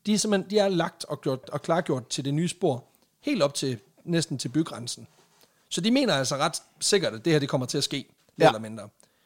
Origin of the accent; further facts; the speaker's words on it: Jutland, Denmark; der kan man godt mærke, at vi er fra Jylland